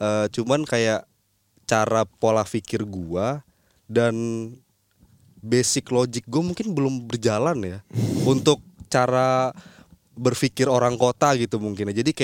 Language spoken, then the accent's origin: Indonesian; Kalimantan, Indonesia; Apa gue balik lagi ke kampung, ke Kalimantan? Karena btw kampung gue tuh bener-bener yang kampung, bukan di ibu kota atau di kota madianya gitu loh, bener-bener di kampung pedalaman gitu.